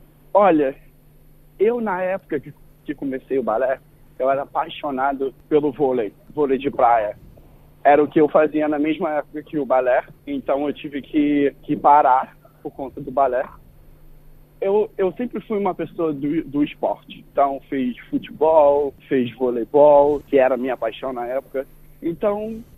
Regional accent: Brazil; now in Sydney, Australia; Acho que é algo que, como brasileiro, eu já sabia que iria acontecer.

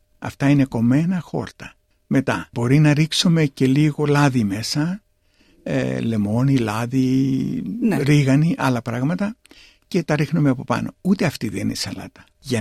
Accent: Greece; Εμείς στο χωριό μου δεν είχαμε ψάρι. Και το αγρός στο χωριό που κατάγομαι είναι εμβληματική κοινότητα της μεσογειακής δίαιτας όπως καταγράφτηκε στη UNESCO.

